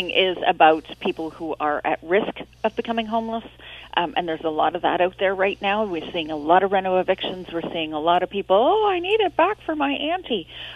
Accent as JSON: {"language": "English", "town": "Kincardine", "region": "Ontario", "country": "Canada", "tie": "born or raised there", "said": "So I'm going to be in Kincardine because Kincardine's my hometown."}